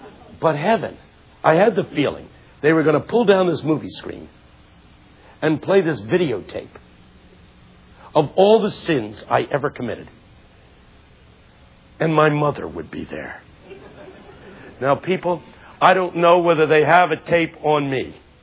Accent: Philadelphia, Pennsylvania, United States; See, I'm from West Philadelphia. In Philadelphia, you don't walk.

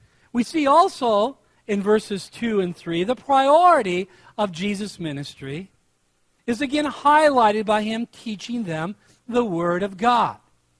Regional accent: Aurora, Minnesota, United States; Now, I grew up in Aurora, Minnesota, and between Aurora and Boabic is a lake.

